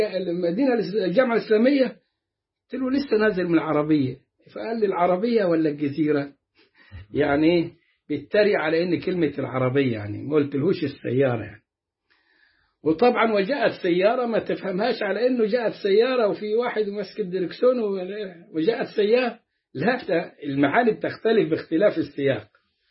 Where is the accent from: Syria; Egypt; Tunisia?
Egypt; واحنا كنا كمصريين و وفلاحين ولا صعيدا